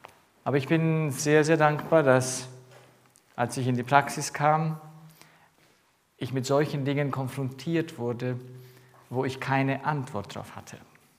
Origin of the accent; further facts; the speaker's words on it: Romania; moved away as an adult; also born or lived in Freiburg; now in Germany; Ich komme ja ursprünglich aus Rumänien. Ich bin dort aufgewachsen, bis ich 19 war. Und dann sind wir nach Deutschland gekommen. Bin dann erst in Freiburg, das ist das andere Teil Deutschlands, im Süden, wo es warm ist. Da waren wir ja 15 Jahre